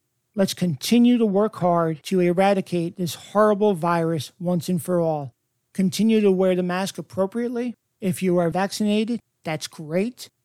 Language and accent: English; Maryland, United States; I am so proud to be a Carroll Countyan